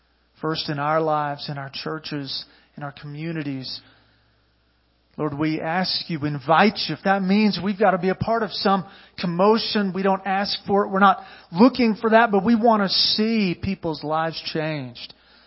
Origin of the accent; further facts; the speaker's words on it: Texas, United States; now in Colorado, United States; So I moved from Texas, and I like to say God called me here, but I like the mountains, okay?